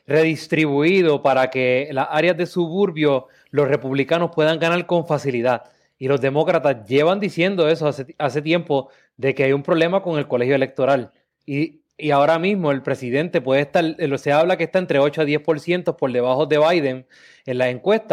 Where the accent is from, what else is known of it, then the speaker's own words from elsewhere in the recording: Puerto Rico; las minorías como somos nosotros los puertorriqueños.